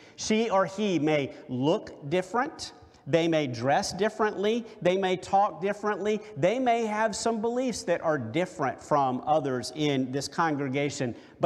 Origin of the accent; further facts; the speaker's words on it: South Carolina, United States; In the church that I grew up in South Carolina